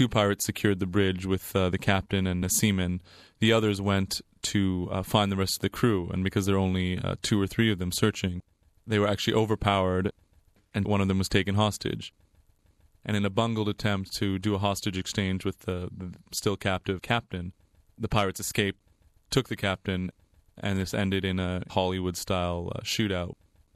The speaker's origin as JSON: {"language": "English", "town": "Toronto", "region": "Ontario", "country": "Canada", "tie": "born or raised there", "said": "which was run by actually a former Somali cab driver from my hometown, Toronto"}